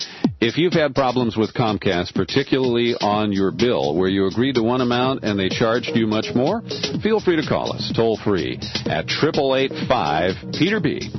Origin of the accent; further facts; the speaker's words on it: United States; And I don't want it because I'm an American too